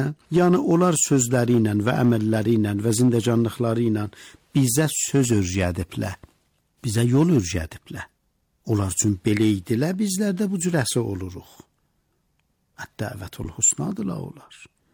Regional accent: Iran

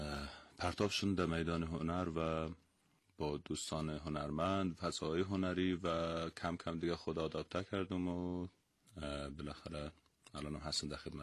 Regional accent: Mashhad, Razavi Khorasan, Iran; also born or lived in Karaj / Tehran; ولایت پدری ما که بامیان است، ولی خب من خودم در ایران به دنیا آمدم، اینجا کلان شدم تا دوران دبیرستان، دیگه تا پایان دبیرستانم در مشهد بودم

